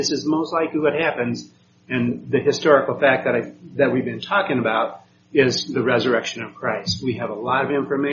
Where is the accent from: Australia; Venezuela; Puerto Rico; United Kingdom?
Puerto Rico; born there; Okay, I was born in Puerto Rico.